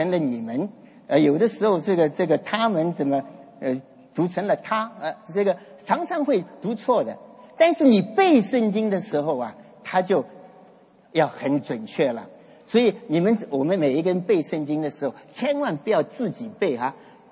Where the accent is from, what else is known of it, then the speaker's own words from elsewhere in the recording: Taipei, Taiwan; 从小我在台北教会长大的时候